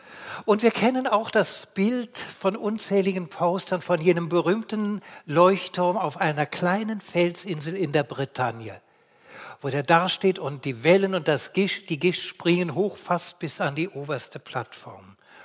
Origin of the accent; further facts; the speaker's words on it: Berlin, Germany; born there; Meine Geburtsstadt ist Berlin und Berlin ist auf Sand gebaut.